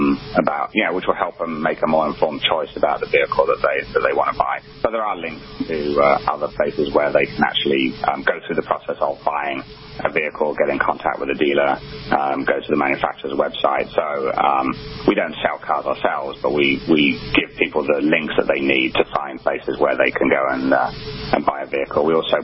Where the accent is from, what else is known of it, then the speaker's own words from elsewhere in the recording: England, United Kingdom; my home country is England, which is very, very different to the U.S.